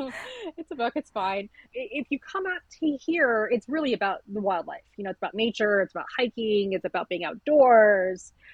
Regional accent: Texas, United States; moved away as an adult; now in New York, United States; I was when I was 18 and I moved from Texas to New York.

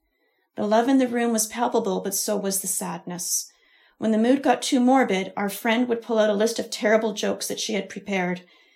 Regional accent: Ontario, Canada; She was a Maritimer and I was born and raised in Ontario.

